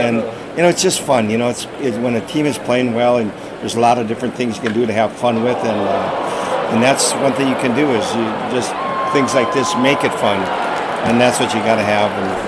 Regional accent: Wisconsin, United States; I'm born and raised in Wisconsin. I played my career here in Milwaukee.

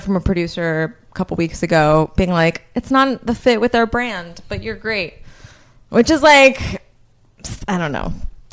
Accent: Los Angeles, California, United States; Because I'm from LA.

